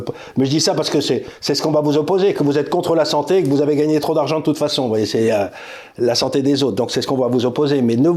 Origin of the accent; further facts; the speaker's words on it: Southwest France, France; now in Paris, France; Oui, nous, on est d'horribles Parisiens, tous les deux. Mais on est scandalisés. Moi, je suis du Sud-Ouest